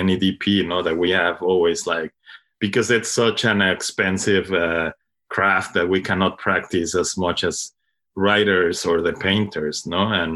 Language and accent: English; Mexico; English is a second language; now in Brooklyn, United States; I think I'm from Mexico, but I moved like around 10 years to Brooklyn.